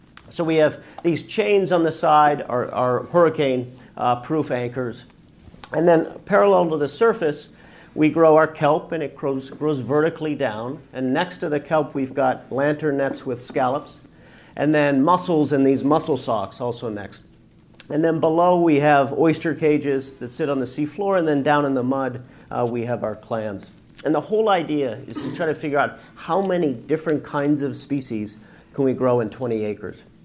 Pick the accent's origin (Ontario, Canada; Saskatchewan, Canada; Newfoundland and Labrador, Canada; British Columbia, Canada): Newfoundland and Labrador, Canada; I was born and raised in Newfoundland. I dropped out of high school when I was 14, and headed out to sea.